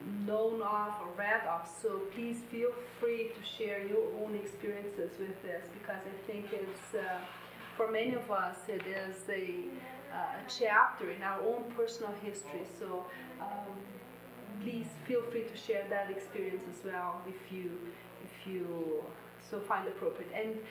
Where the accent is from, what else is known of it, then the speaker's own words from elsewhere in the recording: Brazil; I'm from Brazil. I'm a pastor of the Lutheran Church.